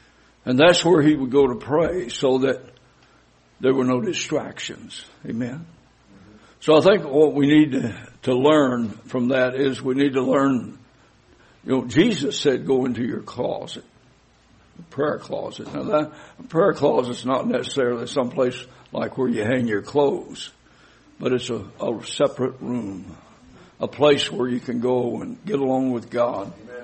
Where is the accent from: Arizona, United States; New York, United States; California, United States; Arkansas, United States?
Arkansas, United States; I consider myself a southerner, brother. I'm from South Arkansas. And I pastor south of St. Louis.